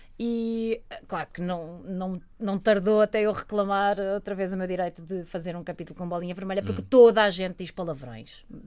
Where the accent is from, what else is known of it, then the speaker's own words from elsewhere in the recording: Algarve, Portugal; also born or lived in Lisbon; Eu sou algarvia. Nasci em Lisboa, o meu cartão de cidadão diz naturalidade de Lisboa, mas eu considero-me algarvia.